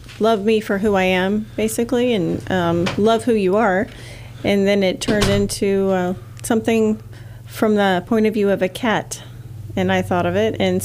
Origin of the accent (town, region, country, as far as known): Kansas, United States